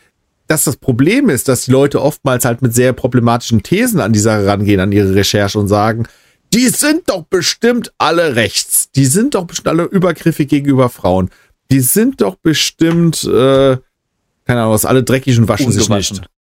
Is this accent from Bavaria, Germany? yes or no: no; Limburg, Hesse, Germany; Wie gesagt, ich komme aus Limburg